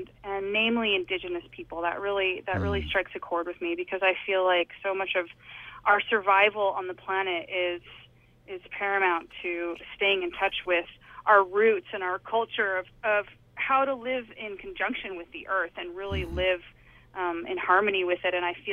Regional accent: Boulder, Colorado, United States; now in California, United States; I grew up outside of Denver, Colorado, and then in Boulder.

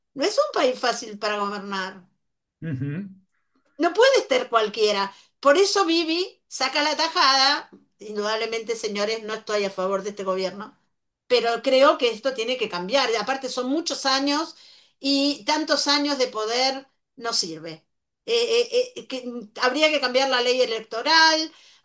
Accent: Mendoza, Argentina; toda la vida se dijo en Mendoza, yo soy de Mendoza

